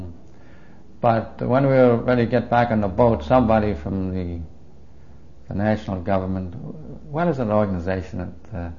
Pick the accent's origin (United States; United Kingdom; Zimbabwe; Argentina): United Kingdom; Wales; So, being Welsh, I was interested to see something about the Welsh coming into this country